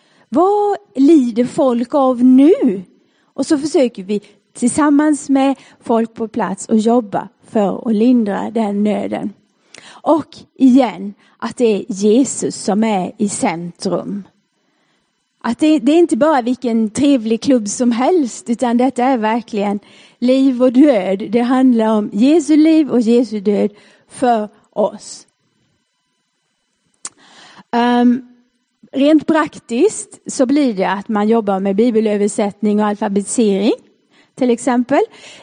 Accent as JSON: {"language": "Swedish", "region": "Småland", "country": "Sweden", "accent": "Småland", "said": "Jag har fått höra att jag har en väldigt normal småländska, så jag är väldigt stolt för det."}